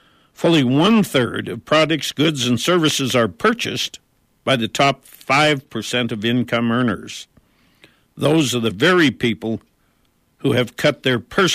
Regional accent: Butte, Montana, United States; I remember a year in the early 1950s when The nation, our state, and my hometown of Butte, Montana were all suffering through a more than year-long economic recession. My parents owned restaurants in Butte

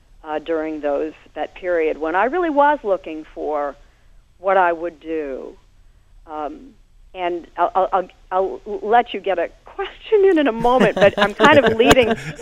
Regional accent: Indianapolis, Indiana, United States; I had worked in my hometown, Indianapolis, on television for 3 years.

